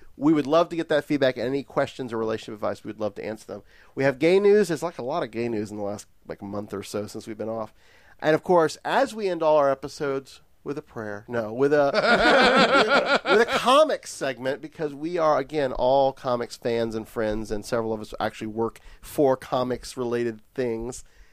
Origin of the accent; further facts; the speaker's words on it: Orlando, Florida, United States; We are five guys from the Orlando area, all friends and fellow comic enthusiasts that met through a comic shop.